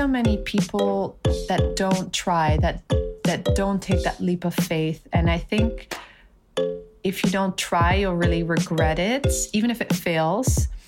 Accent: Amsterdam, North Holland, Netherlands; So I was born and raised in Amsterdam with my three brothers.

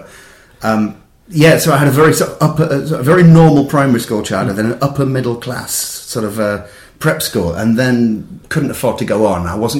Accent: York, Yorkshire and the Humber, United Kingdom; I'm from York.

